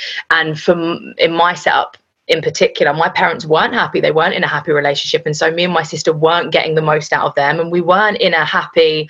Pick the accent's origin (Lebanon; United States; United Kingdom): United Kingdom; Southgate, London; So yeah, North London, I grew up in Southgate, Enfield, Winchmore Hill.